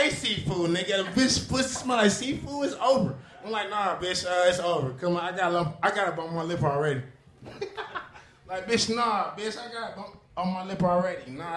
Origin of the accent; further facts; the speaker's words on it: Detroit, Michigan, United States